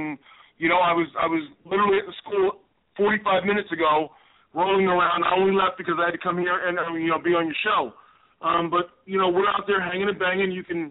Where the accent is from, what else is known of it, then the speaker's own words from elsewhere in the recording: New Jersey, United States; And, you know, I grew up in New Jersey, so we had Channel 29 and Channel 48.